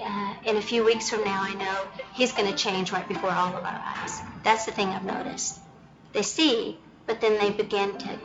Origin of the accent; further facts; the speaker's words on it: Texas, United States; I am from Texas.